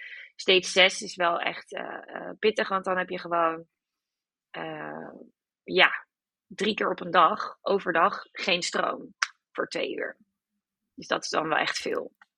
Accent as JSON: {"language": "Dutch", "town": "Amsterdam", "region": "North Holland", "country": "Netherlands", "said": "Daar kunnen wij als Amsterdammers nog wel wat van leren."}